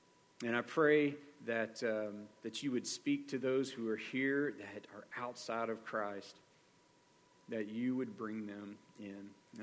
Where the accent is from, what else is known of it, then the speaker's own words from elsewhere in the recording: Texas, United States; but being in a Texan, we're accustomed to oxygen.